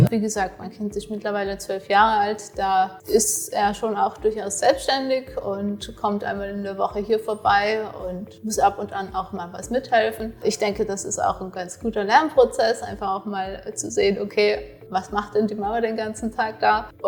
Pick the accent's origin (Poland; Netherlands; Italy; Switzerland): Italy; Trentino-Alto Adige; Bei uns in Südtirol wechselt man erst nach der 8. Klasse aufs Gymnasium.